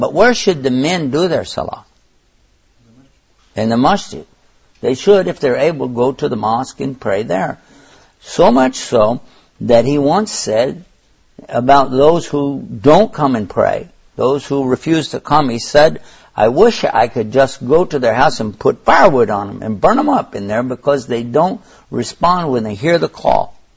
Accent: Ohio, United States; especially when I was growing up in Ohio

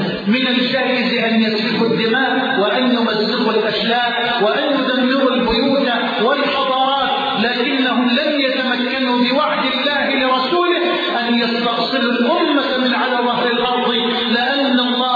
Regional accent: Egypt; اللهم اجعل بلدنا مصر واحة للأمن والأمان،

